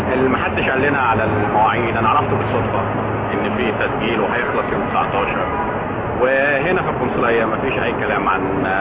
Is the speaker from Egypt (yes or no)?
yes; Egypt; كمصري في الخارج